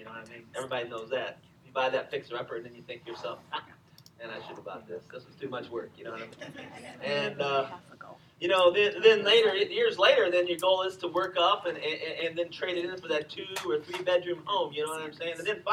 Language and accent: English; Illinois, United States; I lived in a mobile home a couple of times. I'm from Illinois.